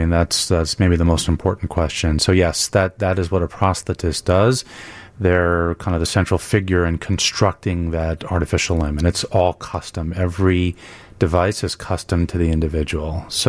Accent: New York City, New York, United States; moved away as an adult; now in Chicago, United States; So I grew up in New York City and came to Northwestern to study prosthetics. Fell in love with the city of Chicago and stayed.

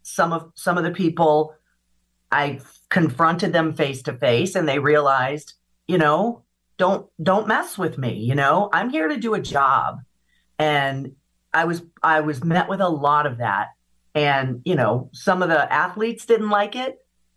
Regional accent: New York, United States; I grew up in Western New York. That's my jam.

